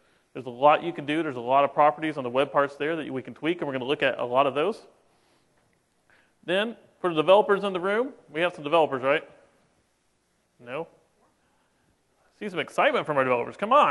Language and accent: English; Houston, Texas, United States; I am an applications architect from a partner called Infusion, and I'm from Houston, Texas.